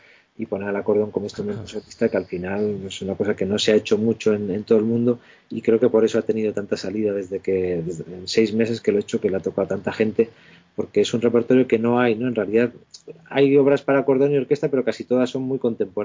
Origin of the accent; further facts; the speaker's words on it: Zumárraga, Basque Country, Spain; la toqué en Zumárraga, mi pueblo.